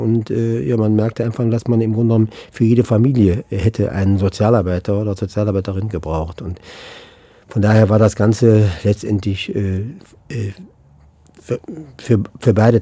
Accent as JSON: {"language": "German", "town": "Neuss", "region": "North Rhine-Westphalia", "country": "Germany", "tie": "born or raised there", "said": "die Jugendpflege in meiner Heimatstadt Neuss"}